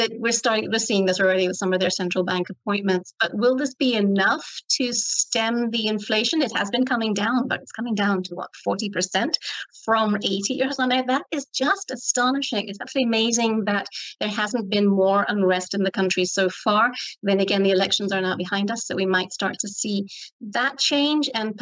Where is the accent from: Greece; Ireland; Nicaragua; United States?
Ireland; I'm Irish. What can I say?